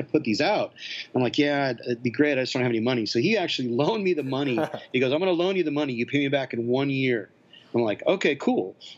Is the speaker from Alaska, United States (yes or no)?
no; Seattle, Washington, United States; But I mean, basically, I grew up in Seattle and played in a lot of bands there.